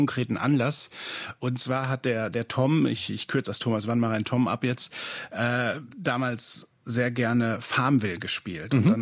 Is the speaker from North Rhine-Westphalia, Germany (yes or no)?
yes; North Rhine-Westphalia, Germany; now in Vienna, Austria; ich bin in Ostwestfale und nach Wien dafür extra gezogen, vorletztes Jahr.